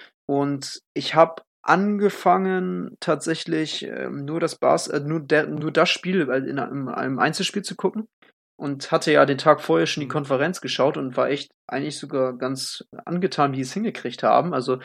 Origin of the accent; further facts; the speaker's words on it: Northern Germany, Germany; Ich meine, ich komme aus Norddeutschland, ich habe jetzt nicht den Riesenbezug zu Wintersport.